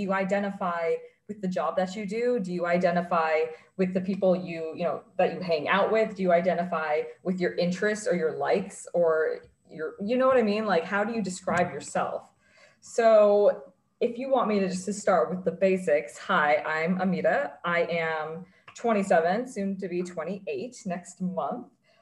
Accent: Florida, United States; So I was born and raised in Florida. Rest of my family lived in New York. They moved down here and I was born.

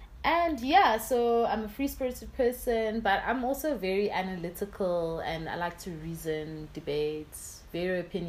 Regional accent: Mdantsane, Eastern Cape, South Africa; I'm all the way originally from the Eastern Cape.

